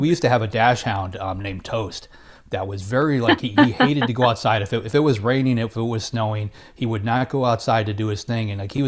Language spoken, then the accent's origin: English; Florida, United States; And I don't know if I'm supposed to do anything about it because I'm from Florida. You know, I'm not used to dealing with this stuff.